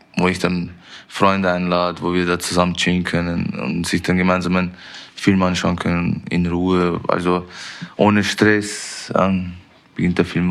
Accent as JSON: {"language": "German", "country": "Austria", "said": "Drück auch unseren Österreichern die Daumen."}